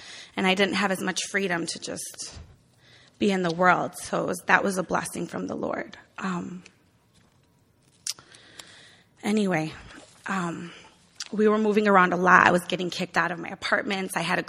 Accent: Chicago, Illinois, United States; I grew up in Chicago. I considered myself a city girl.

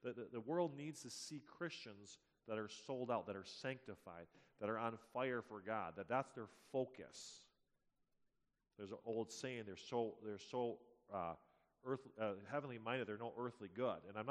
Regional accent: United States

